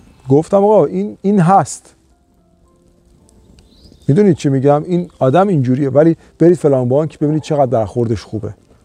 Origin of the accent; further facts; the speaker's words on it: Iran; born there; من تو ایران به دنیا اومدم، ایرانی ام.